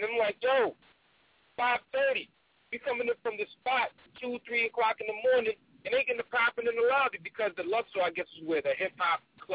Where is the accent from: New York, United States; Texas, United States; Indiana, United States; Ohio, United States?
New York, United States; also born or lived in Atlanta; Like, I grew up in New York, and I lived in Atlanta for like 8 years.